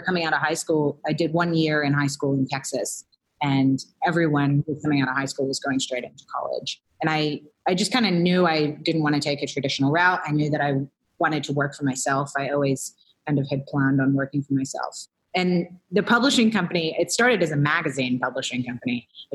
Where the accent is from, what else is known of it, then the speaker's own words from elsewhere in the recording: New Zealand; And the beauty about growing up in New Zealand is that, you know, there's a lot more cultivation of the imagination